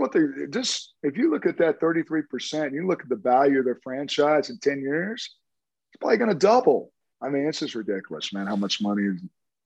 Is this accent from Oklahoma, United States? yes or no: yes; Tulsa, Oklahoma, United States; I'm from Tulsa, so I know all about Oral Roberts.